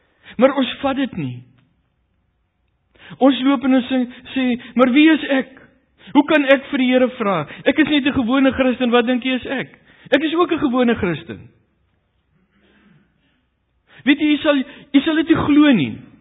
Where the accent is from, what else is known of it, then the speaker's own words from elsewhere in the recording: Namibia; Ek is die Suidwester, dit geld selfs vir my ook.